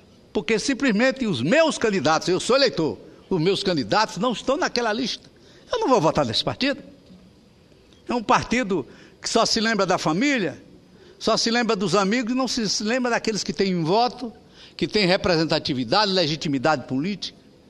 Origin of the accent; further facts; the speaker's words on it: Northeast Region, Brazil; pelo menos é lá no meu estado, lá no meu Nordeste.